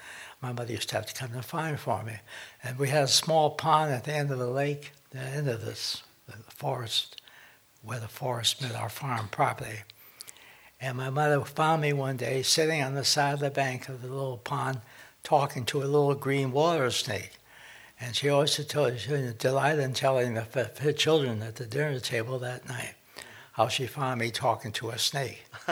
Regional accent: Central Village, Connecticut, United States; also born or lived in Brooklyn, New York; Well, I was 3 years old when we came from Brooklyn, New York, to Central Village.

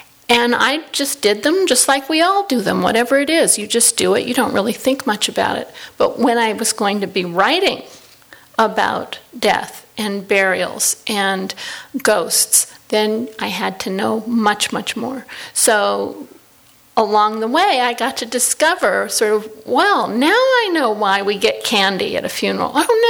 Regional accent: Los Angeles, California, United States; And so I grew up here in Los Angeles. I spent a lot of time in Los Angeles Chinatown. I have a very large family here, about 400 relatives

